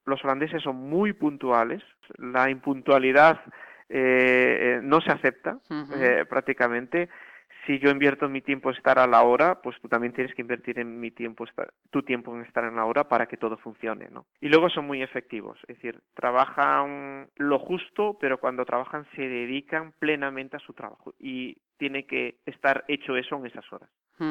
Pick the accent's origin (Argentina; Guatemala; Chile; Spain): Spain; Galicia; also born or lived in Netherlands; yo soy gallego, o sea, yo he estado en muchísimos sitios, pero viajo a Galicia constantemente. Lo he hecho durante mi estancia en Holanda.